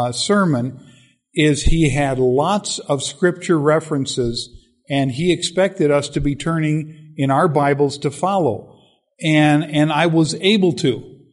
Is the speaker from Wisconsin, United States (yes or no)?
no; Minnesota, United States; and I grew up in Minnesota, and so some of you will smile at this.